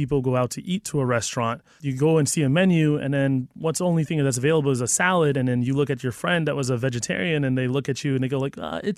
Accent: New Jersey, United States; my upbringing, I'm half Filipino, half Puerto Rican. My beautiful wife is Indian. I grew up in Jersey, so I'm Italian trained.

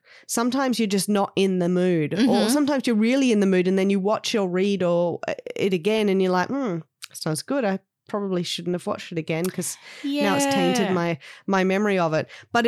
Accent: Sydney, New South Wales, Australia; I come from Sydney, New South Wales.

